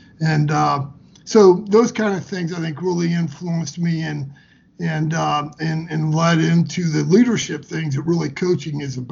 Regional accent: Troy, Ohio, United States; growing up in Troy, Ohio, grew up, had 2 older brothers, played a lot of basketball in the driveway, lived right outside of Troy, Ohio, went to Miami East High School

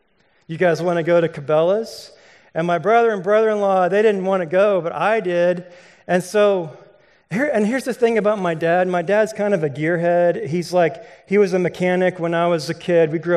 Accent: Valley Center, Kansas, United States; I'm from Valley Center, Kansas. We drove to Valley Center to be with my family

